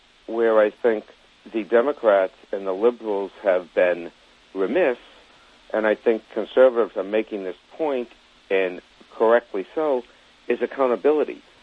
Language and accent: English; Massachusetts, United States; I used to think it was because I grew up in Massachusetts.